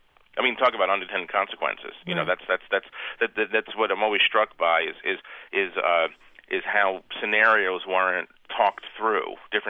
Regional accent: United States; Oh, yeah. I'm American, you know.

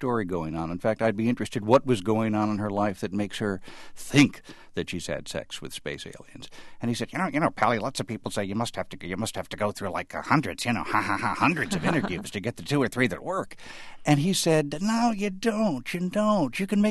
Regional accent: Chicago, Illinois, United States

